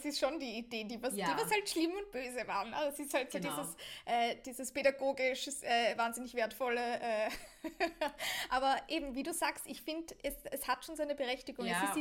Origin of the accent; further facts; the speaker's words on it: Austria; Bei uns, wir feiern den Niccolo am 6. Dezember. Mhm. Krampus ist am 5. Dezember. Bei uns in Österreich heißt es Krampus.